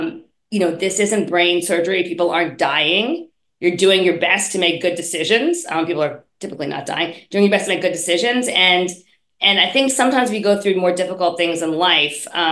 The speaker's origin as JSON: {"language": "English", "town": "Montreal", "region": "Quebec", "country": "Canada", "tie": "born or raised there", "said": "We grew up in Montreal"}